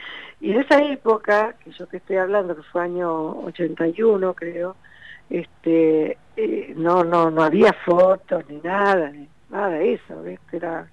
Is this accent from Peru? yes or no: no; Argentina; also born or lived in France; yo cuando volví sentí que hice bien en volver porque yo soy acá, soy argentina